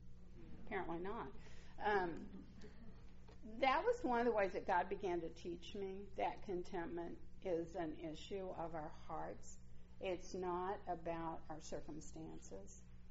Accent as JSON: {"language": "English", "region": "Mississippi", "country": "United States", "tie": "born or raised there", "lives_now": "Los Angeles, United States", "said": "I grew up in Mississippi. Some of you told me you hear that in my voice still. Although at least you can understand what I'm saying now. That wasn't true the first summer I was in L.A."}